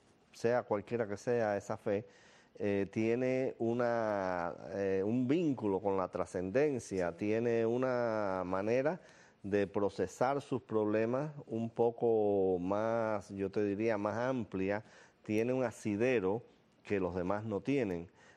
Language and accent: Spanish; Cuba; moved away; Cuando yo me fui de Cuba, muchos amigos me dijeron, no soy yo el que se tiene que ir.